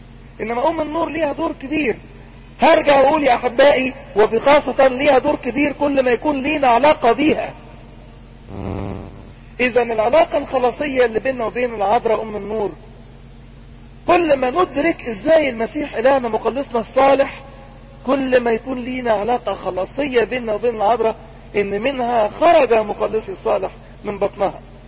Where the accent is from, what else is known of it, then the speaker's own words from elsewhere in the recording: Upper Egypt, Egypt; في مثل عندنا في الصعيد يقول لك الميه السخنه ولا العطش